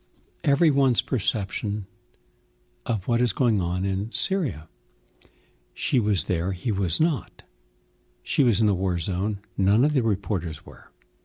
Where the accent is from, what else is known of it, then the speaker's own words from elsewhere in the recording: West Virginia, United States; that's the bottom of West Virginia, my home state.